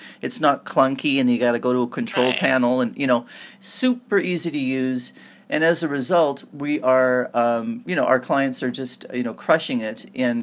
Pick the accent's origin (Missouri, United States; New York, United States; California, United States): California, United States; Palos Verdes; I grew up in Palos Verdes in Southern California.